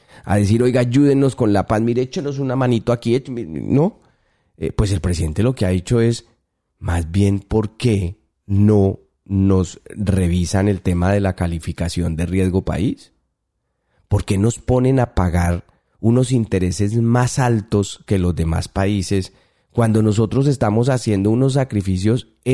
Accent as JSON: {"language": "Spanish", "country": "Colombia", "said": "Porque además de ser nosotros como colombianos los que ponemos el esfuerzo, el sacrificio, los muertos, los recursos"}